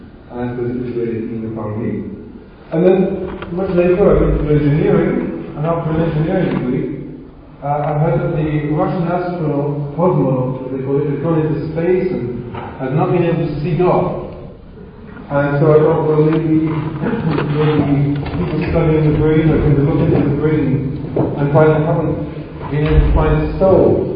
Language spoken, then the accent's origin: English; England, United Kingdom; So I'm English.